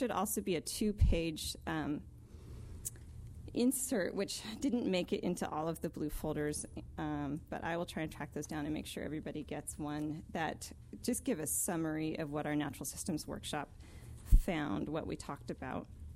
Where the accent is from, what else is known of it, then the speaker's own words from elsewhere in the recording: California, United States; I'm from California originally.